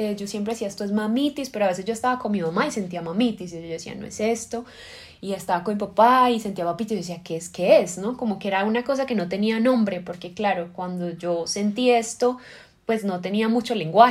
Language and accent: Spanish; Cali, Valle del Cauca, Colombia; accent: caleño; moved away; Bueno, yo nací en Cali, soy caleña y... qué bueno. Hace mucho tiempo no vivo en Cali, entonces siempre intento como que afianzar el acento y no perderlo, es parte de nuestro sabor. Tengo una mamá que es caleña y un papá que es paisa.